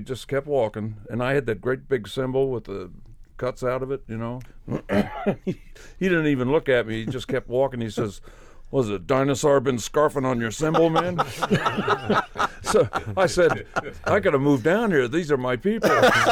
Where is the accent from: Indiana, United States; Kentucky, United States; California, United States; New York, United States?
Indiana, United States; Indianapolis; My hometown's Indianapolis. So I went back to Indianapolis, started a little group, quartet.